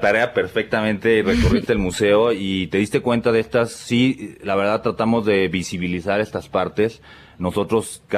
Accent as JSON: {"language": "Spanish", "country": "Mexico"}